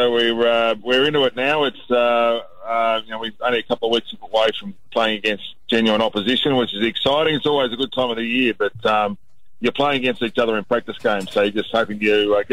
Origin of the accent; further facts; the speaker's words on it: New South Wales, Australia; born there; I was born in New South Wales